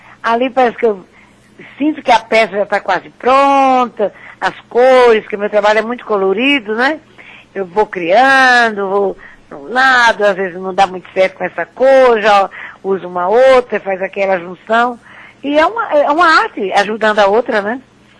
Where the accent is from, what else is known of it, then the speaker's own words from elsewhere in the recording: Brazil; Eu sou brasileira, né? E ainda morena, né, para completar, o sangue vibra com nas veias.